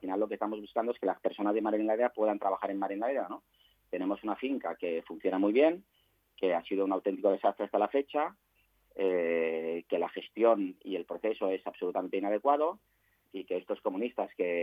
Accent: Catalonia, Spain; Yo como catalán

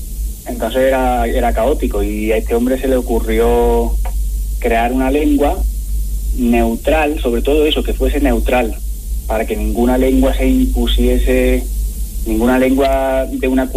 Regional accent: Lucena, Andalusia, Spain; Soy de Lucena, como he dicho, y cuando yo era pequeño, en los años 90, yo conocí a personas aquí en Lucena

